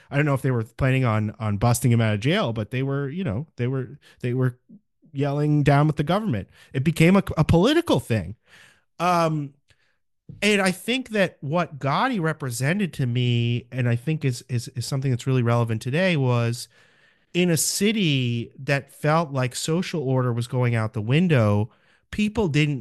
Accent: New York, United States; I'm a New Yorker, so I had some vague memory of this, but we New Yorkers have perhaps an unhealthy fondness for characters like this.

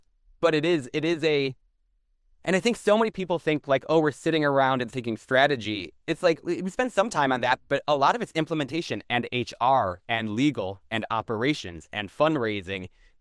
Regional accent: Midwest, United States; as a Midwesterner, Iowa is not my favorite primary state.

